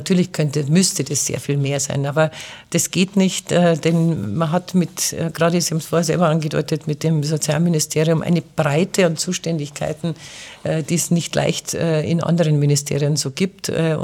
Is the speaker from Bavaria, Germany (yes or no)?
yes; Bavaria, Germany; Dauerhaft nicht, weil das ist meine Heimat, hier bin ich verwurzelt